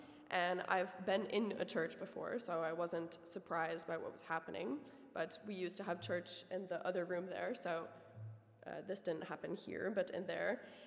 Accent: United States; moved away as an adult; now in Netherlands; So I grew up in America for 18 years, and I didn't know God. My family wasn't full of faith or religious or anything. And then I came to Holland.

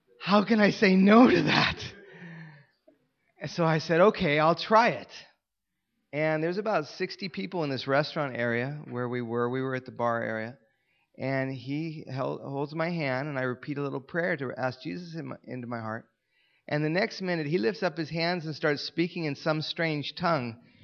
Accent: Los Angeles, California, United States; I was a TV actor in Hollywood. I come from Los Angeles, and I didn't believe in God at all. I was an atheist. My mother's Jewish.

